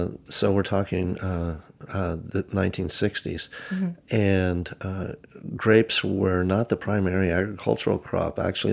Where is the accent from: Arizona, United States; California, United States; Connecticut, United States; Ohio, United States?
California, United States; Yes, I was born and raised in Napa Valley, and I'm a third generation Napa Valley kid.